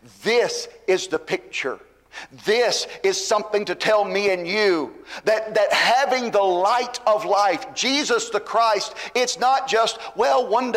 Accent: Georgia, United States; also born or lived in Albuquerque; Whether it was the sunrise where I grew up in Georgia, the sunrise where I live now in Tennessee, just peeking through and over the trees as the sun is coming up in the sky in the morning.

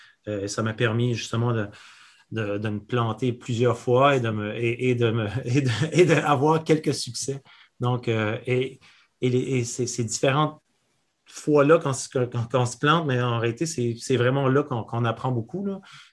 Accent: New Brunswick, Canada; Donc, premièrement, je viens du Nouveau-Brunswick

